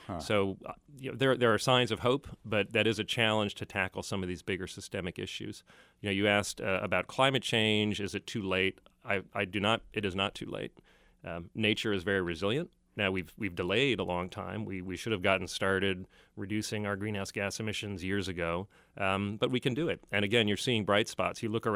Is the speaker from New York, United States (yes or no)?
no; St. Louis, Missouri, United States; So I grew up in love with nature. I grew up in Missouri, in St. Louis, on the other side of the state.